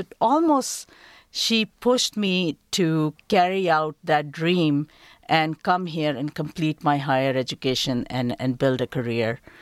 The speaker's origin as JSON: {"language": "English", "country": "Pakistan", "tie": "born or raised there", "said": "The place where we grew up in Pakistan, the language is called Urdu."}